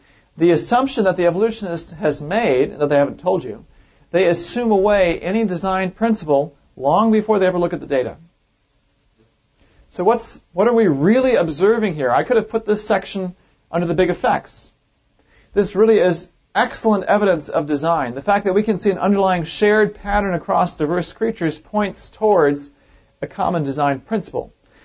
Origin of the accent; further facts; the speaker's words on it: Wisconsin, United States; Used to be the tallest building in the world when I was growing up in Wisconsin.